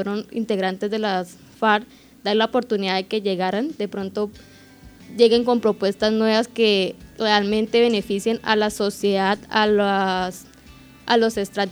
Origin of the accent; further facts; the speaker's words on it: Colombia; nosotros como colombianos y ciudadanos